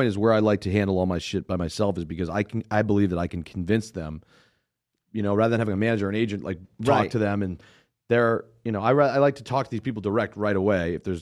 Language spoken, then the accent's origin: English; Boston, Massachusetts, United States; I learned, well, I'm from Boston. We used to say the F word all the time.